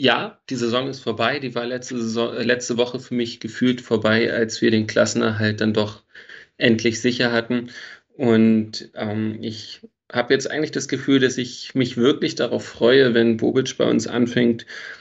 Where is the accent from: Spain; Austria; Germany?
Germany; Berlin; geboren wurde ich in Wilmersdorf, bin dann in Steglitz und Zehlendorf groß geworden, hatte immer schon relativ viel Verbindung auch noch in die Stadt rein.